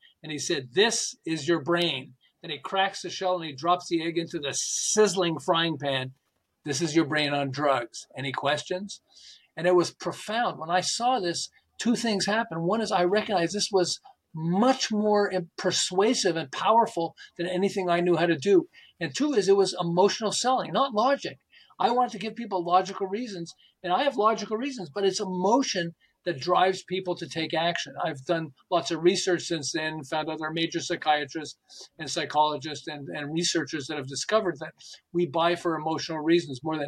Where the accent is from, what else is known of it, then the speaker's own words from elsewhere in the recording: Montreal, Quebec, Canada; moved away as an adult; now in United States; I'm originally from Montreal in Canada, but about 35 years ago, I moved to Southern California.